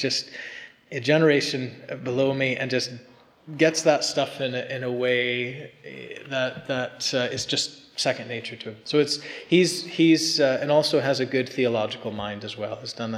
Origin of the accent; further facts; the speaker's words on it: United States; moved away as an adult; now in Northern Ireland; My accent's not from here. I've tried. I've been here 15 years now. I'm working on it. And I came over from the States to do some postgraduate study